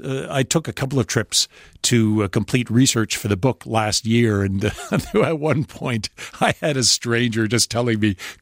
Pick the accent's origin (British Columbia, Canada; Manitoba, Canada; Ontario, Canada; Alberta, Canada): Manitoba, Canada; Brandon; I grew up in Brandon, Manitoba. And the funny thing is now I travel back to Brandon, Manitoba whenever I can.